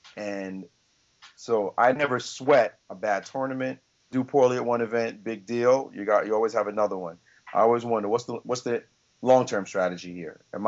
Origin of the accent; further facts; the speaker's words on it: Jamaica; Now, I have also gone down to Jamaica to help coach the players, to promote chess down there, and it's my home country.